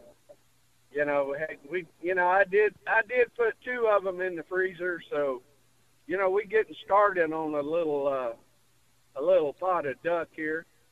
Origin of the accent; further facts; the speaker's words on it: Louisiana, United States; Oh, yeah, man. I grew up in South Louisiana, you know.